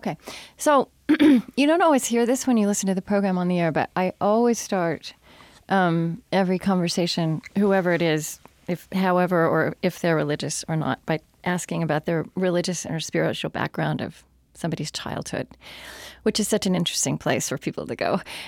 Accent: Oklahoma, United States; moved away; but I grew up not in West Texas, but in central Oklahoma.

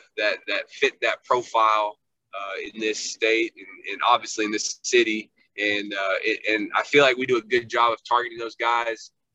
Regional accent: Lexington, Kentucky, United States; And so even though I grew up in Lexington, I'm growing up a Louisville fan because those are my brothers.

